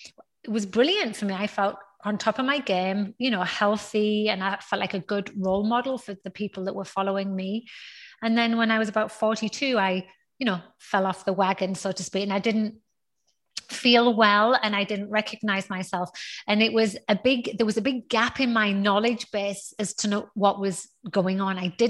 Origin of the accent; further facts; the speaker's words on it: North East England, United Kingdom; now in Houston, United States; But I instead was brought up, I was born in the northeast of England. And so where I am from in the northeast of England is one of those like small towns with not a lot to do.